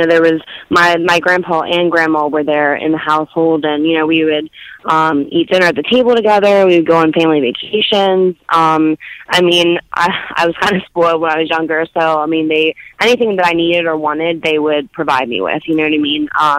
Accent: Duncannon, Pennsylvania, United States; also born or lived in Harrisburg; I'm from Duncannon, PA. I was born in Harrisburg.

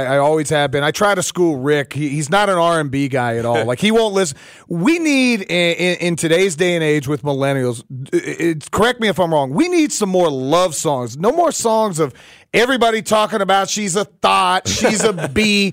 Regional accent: Miami, Florida, United States; I grew up in Miami, so Cuba was 90 miles away, and we were never allowed to be there

